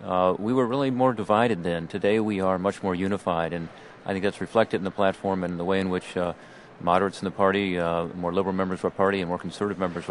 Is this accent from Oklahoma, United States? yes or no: no; Columbus, Ohio, United States; Last time we spoke, I was from Columbus, Ohio, and now I'm here at Madison Square Garden.